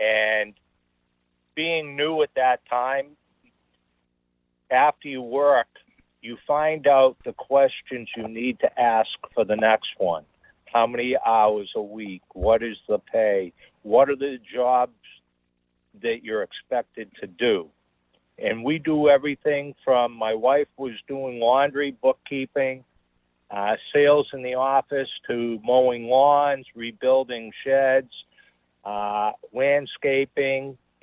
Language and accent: English; New Hampshire, United States; also born or lived in Malden, Massachusetts; I was born in Malden, Mass, and lived in New Hampshire most of my life.